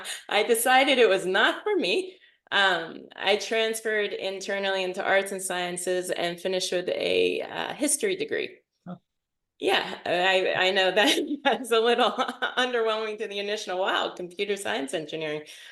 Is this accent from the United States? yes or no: yes; Bethel Park, Pennsylvania, United States; I'm originally from outside of Pittsburgh. I'm actually from Bethel Park. So if anybody's a fan of the show This Is Us, that's where the Pearsons are from. Grew up there and went to high school there